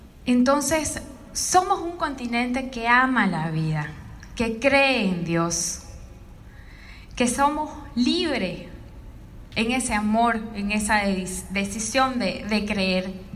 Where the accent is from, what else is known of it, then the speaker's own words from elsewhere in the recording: Bolivia; Todos somos, o la mayoría de los que estamos aquí presentes, somos bolivianos. Nacimos en esta tierra. Aquí están nuestros valores, nuestras raíces